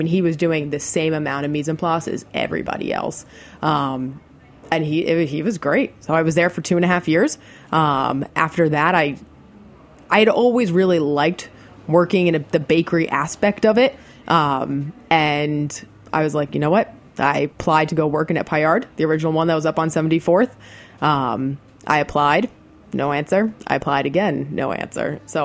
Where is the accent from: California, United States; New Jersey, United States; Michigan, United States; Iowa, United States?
New Jersey, United States; No, I'm born and raised in New Jersey.